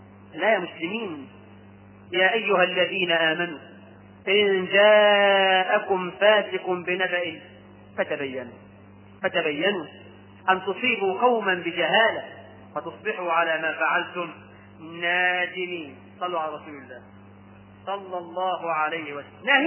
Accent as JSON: {"language": "Arabic", "country": "Egypt", "said": "احنا عندنا في مصر"}